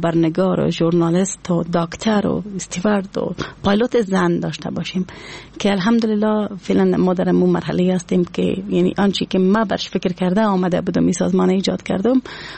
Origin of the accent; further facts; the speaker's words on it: Afghanistan; ما میتونم بگویم که از افغانستان هستم